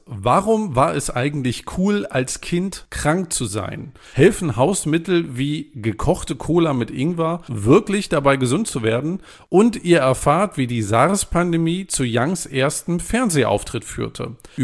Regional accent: East Germany, Germany; ich bin ja in der DDR groß geworden

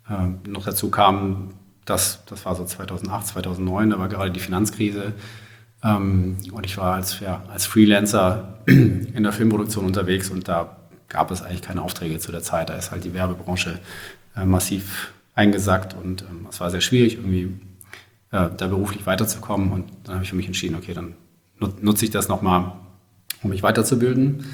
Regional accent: Baden-Württemberg, Germany; ich komme aus dem Großraum Stuttgart und bin dann damals auch zum Studium nach Stuttgart gegangen, an die Hochschule der Medien

